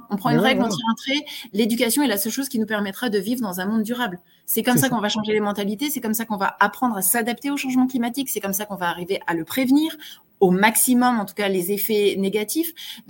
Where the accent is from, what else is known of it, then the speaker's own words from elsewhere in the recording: Grenoble, Auvergne-Rhône-Alpes, France; d'autant que je suis grenobloise.